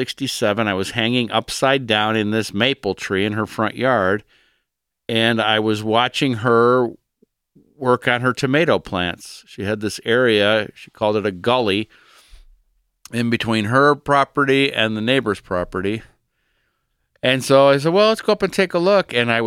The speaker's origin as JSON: {"language": "English", "region": "Ohio", "country": "United States", "said": "let's the three of us spend a day in Ohio, since we're all three from Ohio."}